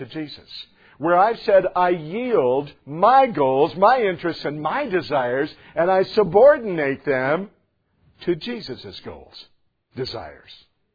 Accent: United States; I'm proud of being an American.

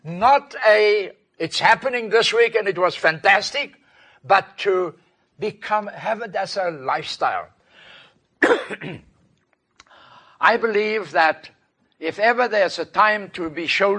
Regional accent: South Africa; first language Afrikaans; English is a second language; It's English and Afrikaans, which is my mother tongue.

